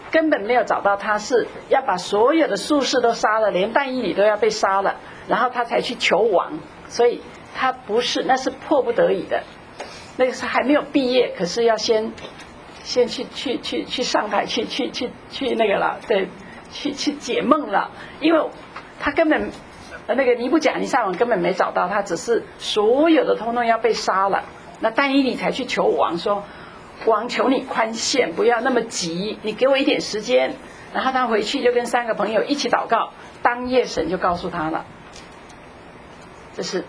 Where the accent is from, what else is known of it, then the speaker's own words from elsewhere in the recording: China; 他说这个太监就是跟我们中国人的太监是同一个字，也是一样的。